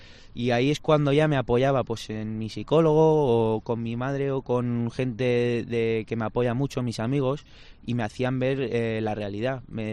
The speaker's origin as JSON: {"language": "Spanish", "town": "Villar del Arzobispo", "region": "Valencian Community", "country": "Spain", "said": "Yo soy de Villar, del Arzobispo. Y cada verano voy allí a liberarme un poquito del fútbol"}